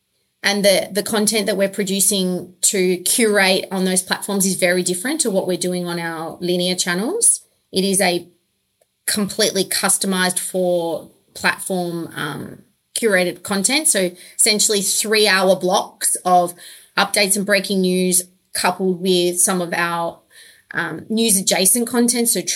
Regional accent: Australia; I'm Australian

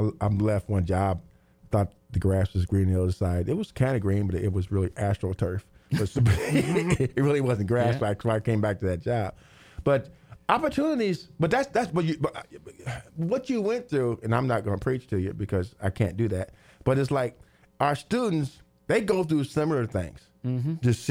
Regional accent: Terre Haute, Indiana, United States; That was the only time I didn't like being from Terre Haute. That's my hometown.

